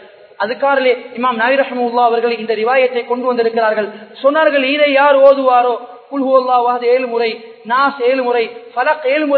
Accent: Sri Lanka; நாங்களும் ஒரு இலங்கையர் என்ற ஒரு உணர்வை வெளிப்படுத்தி காட்டுவதற்கான பல சந்தர்ப்பங்கள் இருக்கிறது

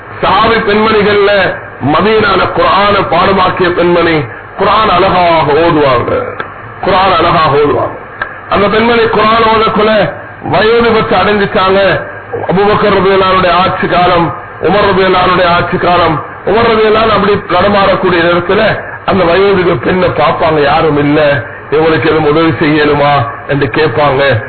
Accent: Sri Lanka; நான் ஒரு ஸ்ரீலங்கன் வந்திருக்கிறேன்

